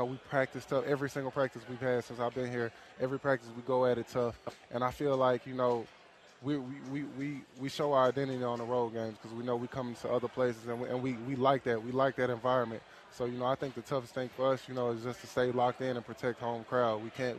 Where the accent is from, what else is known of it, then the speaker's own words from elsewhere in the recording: Memphis, Tennessee, United States; Yeah, that's every Memphis kid's dream. I mean, it's crazy how it is, you know, just growing up and seeing the Calipari era.